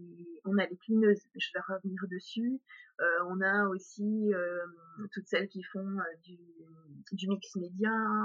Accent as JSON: {"language": "French", "region": "Pays de la Loire", "country": "France", "said": "Je suis du Maine-et-Loire, mais je souhaite surtout voyager."}